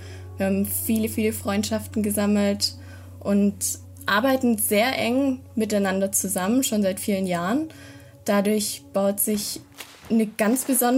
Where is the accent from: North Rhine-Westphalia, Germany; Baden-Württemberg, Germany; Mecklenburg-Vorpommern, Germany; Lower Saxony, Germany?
Baden-Württemberg, Germany; Rottweil; Wir kommen aus Rottweil und Umgebung.